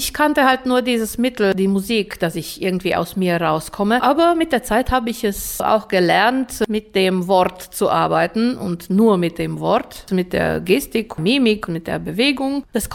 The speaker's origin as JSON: {"language": "German", "town": "Reșița", "region": "Caraș-Severin County", "country": "Romania", "said": "Wie du weißt, stamme ich aus Reschica. Da hatte ich einige Bands."}